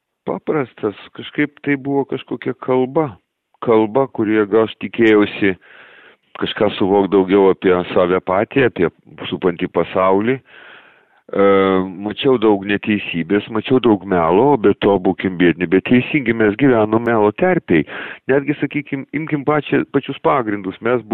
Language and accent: Lithuanian; Klaipėda, Klaipėda County, Lithuania; born there; kad kaip nekeista, kadangi aš gimiau Klaipėdoj.